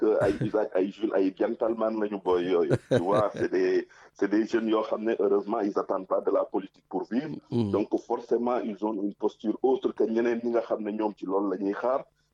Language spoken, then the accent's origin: French; Tahaou, Senegal; Oui, je suis de Tahaou.